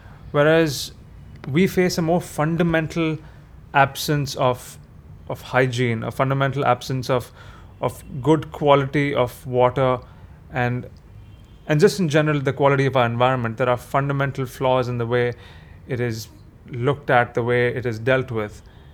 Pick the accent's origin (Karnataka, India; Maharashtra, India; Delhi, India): Maharashtra, India; Mumbai; Yes, I grew up in Bombay and went to a couple of ICSE schools around in Bandra and in Juhu. And then I got admitted into Jai Hind College.